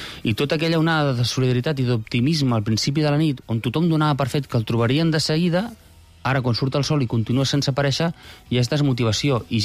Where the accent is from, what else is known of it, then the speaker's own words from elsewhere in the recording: Girona, Catalonia, Spain; now in Barcelona, Spain; Jo sóc de Girona, sí, però jo aquella nit jo visc a Barcelona